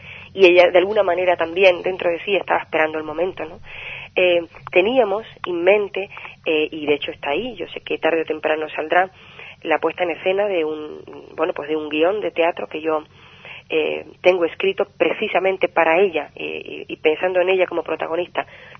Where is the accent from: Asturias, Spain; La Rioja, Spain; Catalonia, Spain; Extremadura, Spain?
Extremadura, Spain; Retamal de Llerena; Pero ella nació en Retamal de Llerena, que es mi pueblo.